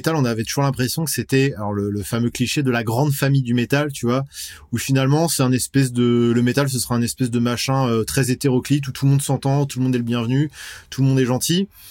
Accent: western France, France; on vient de l'ouest de la France, c'est une scène qui est assez riche

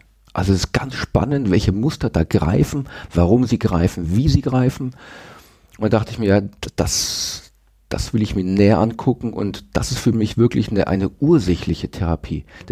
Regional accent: Erlangen, Bavaria, Germany; now in Nuremberg, Germany; Ich bin ursprünglich aus Erlangen, aber fühle mich hier jetzt in Nürnberg sehr wohl.

